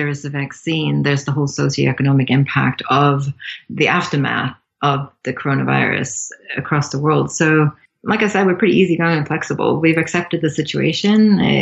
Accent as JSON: {"language": "English", "country": "Sweden", "said": "I'm from Sweden"}